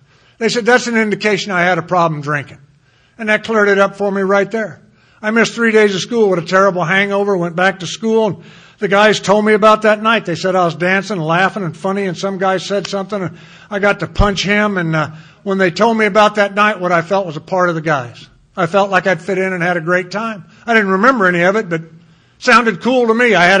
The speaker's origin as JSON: {"language": "English", "town": "Danville", "region": "Illinois", "country": "United States", "tie": "born there", "said": "I was born in Danville, Illinois. I had great parents."}